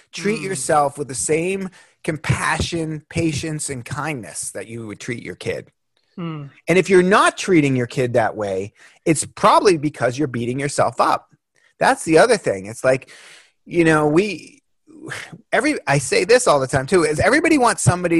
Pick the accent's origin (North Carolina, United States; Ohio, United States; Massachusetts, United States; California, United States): Massachusetts, United States; Boston; I fried my brain on drugs when I was a teenager growing up in Boston, taking too much acid or what